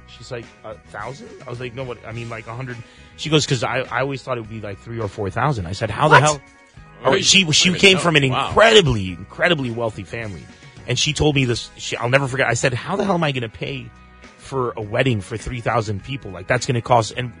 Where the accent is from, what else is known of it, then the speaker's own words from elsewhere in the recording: United States; That's, as an American myself, I totally get it.